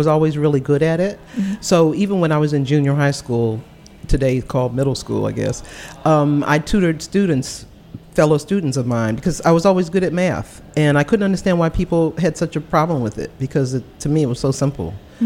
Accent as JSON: {"language": "English", "town": "Washington", "region": "District of Columbia", "country": "United States", "tie": "born or raised there", "said": "I was born in Northeast in a neighborhood that used to be called Seat Pleasant."}